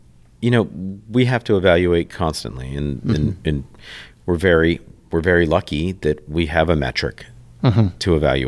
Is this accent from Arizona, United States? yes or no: no; New Orleans, Louisiana, United States; being born and raised in New Orleans, not a lot of things that are cutting edge here.